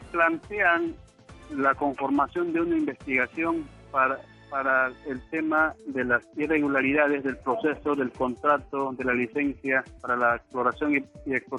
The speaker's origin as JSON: {"language": "Spanish", "country": "Peru", "said": "Como peruanos no podemos estar ajeno a este objetivo del país."}